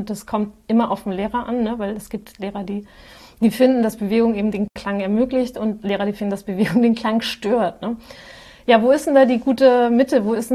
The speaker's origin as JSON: {"language": "German", "country": "Spain", "said": "Ich sage immer, ich bin Spanierin und neige zur Übertreibung."}